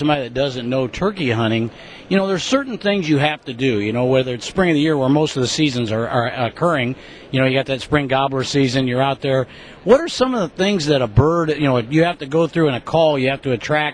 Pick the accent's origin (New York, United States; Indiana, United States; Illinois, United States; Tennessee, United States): Illinois, United States; You know, I come from Illinois, and part of the reason I think I haven't turkey hunted is because of the fact not a lot of turkeys in Illinois